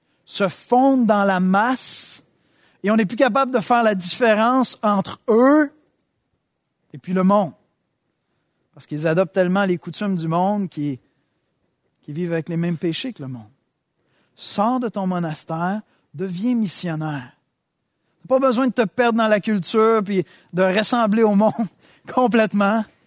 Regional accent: Saint-Hubert, Quebec, Canada; J'ai été élevé ici, à Saint-Hubert.

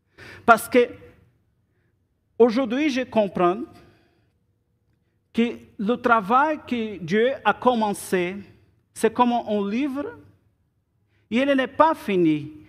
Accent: Brazil; French is a second language; moved away; je suis brésilien. E ça fait un an et deux mois que je suis arrivé ici. E c'est toujours un grand défi de parler français.

